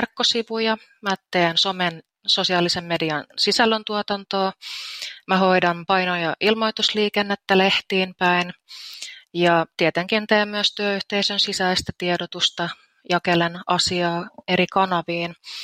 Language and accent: Finnish; Orimattila, Päijät-Häme, Finland; mähän olen alun perin olen täältä Orimattilasta kotoisin, kävin Niinikosken kyläkoulun ja siitä sitten siirryin tähän keskustan Jokivarren kouluun, kävin erkkolukion ja lähdin maailmalle.